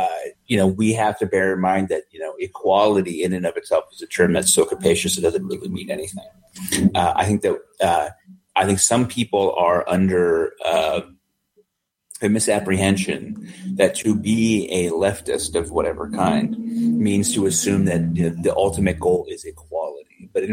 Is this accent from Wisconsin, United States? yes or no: no; Middletown, Connecticut, United States; I'm from Middletown, Connecticut, okay?